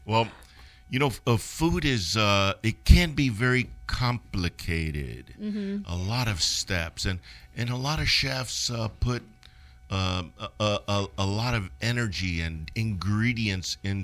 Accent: Dallas, Texas, United States; I grew up here in Dallas, Texas. And I grew up in a small Hispanic household

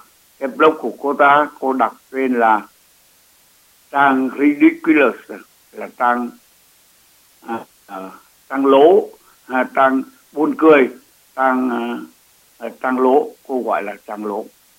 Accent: Hanoi, Vietnam; một cô gái sinh trưởng ở miền Bắc, miền phía Nam của Hà Nội, trong một cái khu nhà nghèo mà người ta làm những cái nghề cô không biết gọi là nghề gì, như là làm hương, như là vái giày, như là sửa xe đạp

